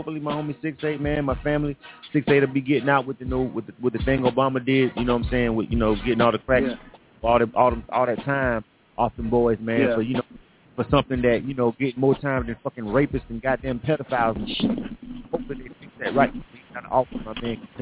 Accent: Panama City, Florida, United States; now in Atlanta, United States; Shout out to everybody in Panama City, Florida, where I'm from, my hometown, man, that always support me, man.

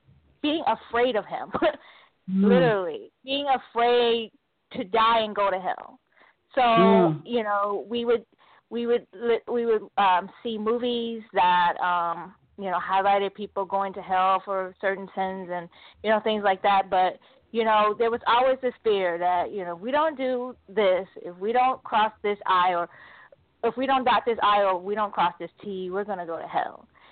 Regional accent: Chicago, Illinois, United States; moved away as an adult; that was my childhood up until, you know, my high school years. And then after graduating high school, I relocated from Chicago to the D.C. area to attend college.

